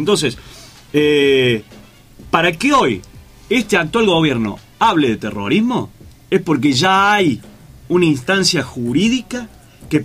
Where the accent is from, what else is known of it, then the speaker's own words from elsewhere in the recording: Córdoba, Argentina; lo que nos tocó vivir como sociedad cordobesa en su momento allá con el levantamiento policial